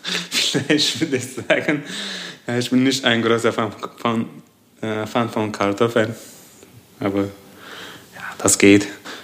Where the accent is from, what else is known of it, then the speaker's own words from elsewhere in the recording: Turkey; German is a second language; now in Germany; Ja, in der letzten Woche war das 35 Grad bei meiner Heimat.